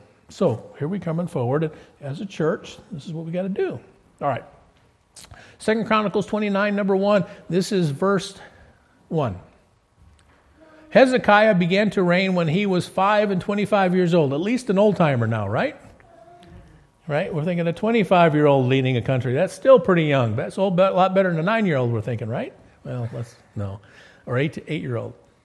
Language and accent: English; Detroit, Michigan, United States; I grew up in Detroit. And the time when I grew up, they had a basketball team.